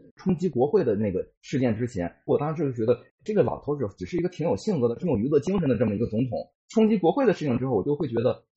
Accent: northern China, China; 我是94年的，我成长在北方的一个经济不是很发达的省会城市的一个小康家庭。

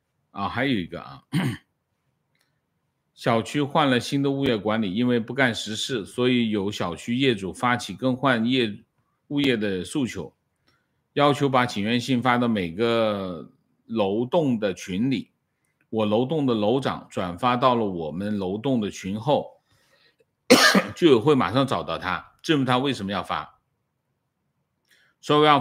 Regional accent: Heilongjiang, China; 我的老家是黑龙江，短短5年里家中有6位长辈癌症去世。那么家里是煤矿和化肥厂

